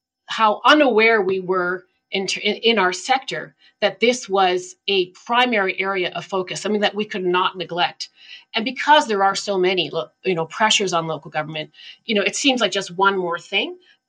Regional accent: Canada; for me, as a Canadian, I was astounded that we had municipalities that would be challenged in, you know, submitting financials

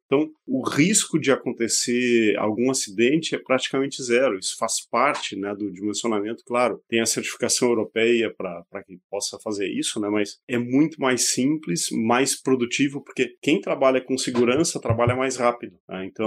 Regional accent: São Leopoldo, Rio Grande do Sul, Brazil; quando eu fui pequeno, eu era pequeno, meu pai foi morar numa cidade chamada São Leopoldo, que é berço da imigração alemã no boa parte do Brasil, do sul do Brasil. E eu morava no bairro mais alemão lá da cidade.

